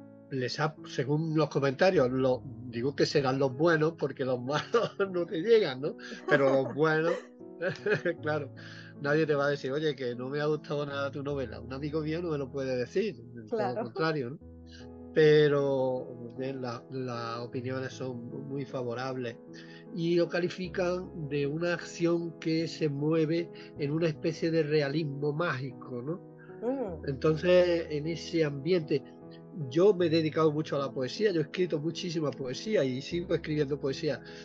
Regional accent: Lucena, Andalusia, Spain; Lucena, que es mi pueblo, la ciudad donde yo vivo

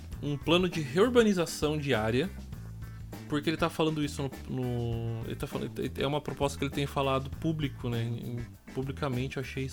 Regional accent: Suzano, São Paulo, Brazil; now in Poá, Brazil; eu tô em Suzano, né? Eu trabalho em Suzano, sou nascido e criado em Suzano, eu moro em Poá

